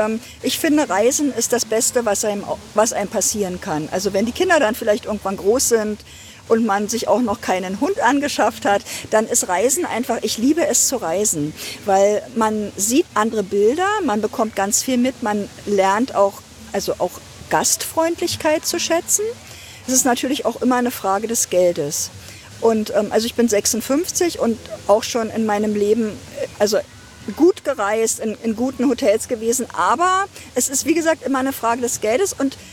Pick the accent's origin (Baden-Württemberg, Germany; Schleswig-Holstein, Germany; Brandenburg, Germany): Brandenburg, Germany; Ludwigsfelde; born or raised there; now in Potsdam, Germany